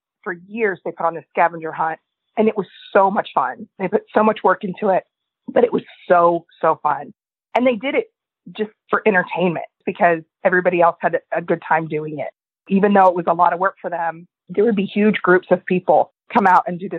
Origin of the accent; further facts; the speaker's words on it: Pleasant Hill, Missouri, United States; We grew up in Pleasant Hill, Missouri, very small town, and my mom and Echo's mom are sisters, and we grew up together.